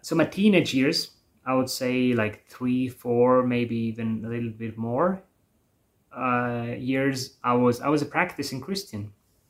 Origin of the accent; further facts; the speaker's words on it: Vastselina, Võru County, Estonia; I come from a really small place in Estonia called Vastselina. And at the time, it had around maybe 1,000 residents.